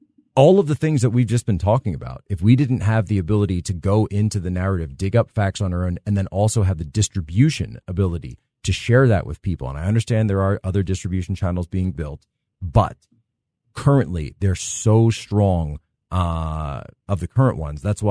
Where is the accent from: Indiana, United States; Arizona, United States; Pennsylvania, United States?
Pennsylvania, United States; Philadelphia; I'm a kid from Philly area, you know, grew up in post-industrial town, you know. And then, you know, my family going back all the way in Poland was just a bunch of farmers and soldiers, right?